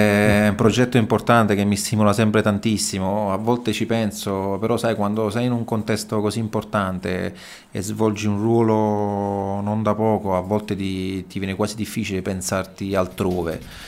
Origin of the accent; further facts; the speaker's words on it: Naples, Campania, Italy; accent: Neapolitan; magari ho la voce ancora un po' già da napoletano, sai, con la voce chiusa. Mi ricordo quando parlavo inglese in Giappone, i giapponesi mi dicevano sei napoletano